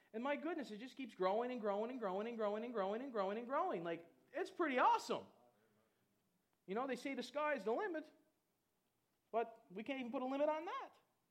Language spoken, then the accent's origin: English; Newfoundland and Labrador, Canada; Yeah, I'm from Newfoundland, and so there's lots of beaches, and there's lots of sand around there in places, man.